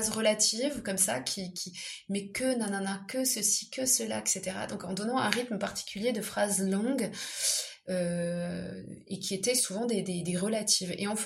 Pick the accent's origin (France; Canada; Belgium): France; Southwest France; comme je viens du sud-ouest de la France, j'avais en tête un parler régional